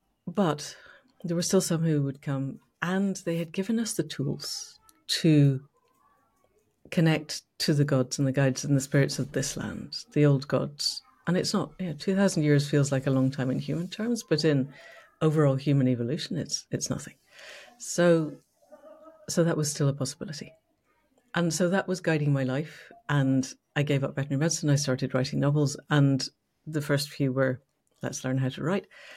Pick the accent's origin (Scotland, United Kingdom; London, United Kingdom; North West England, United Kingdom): Scotland, United Kingdom; moved away; So what comes up first is I was born and brought up in Scotland and I still massively identify as Scottish, but now I live on the borderlands between England and Wales. So edge places. I live on the edge of a village.